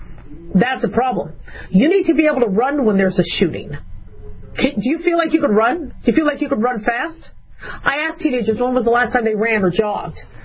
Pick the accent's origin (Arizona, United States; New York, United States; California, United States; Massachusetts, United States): Arizona, United States; We had desert survival classes in Maricopa County growing up in Arizona, but we didn't really necessarily go out into the desert.